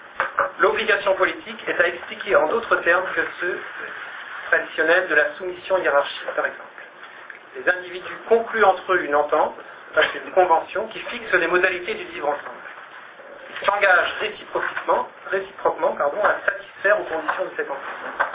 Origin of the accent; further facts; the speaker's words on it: France; accent: French; je le dis en anglais avec mon accent français